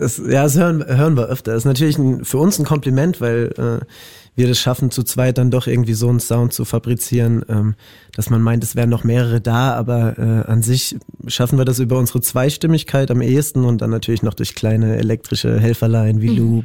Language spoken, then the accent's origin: German; Ludwigshafen, Rhineland-Palatinate, Germany; Schönste Stadt am Rhein, by the way.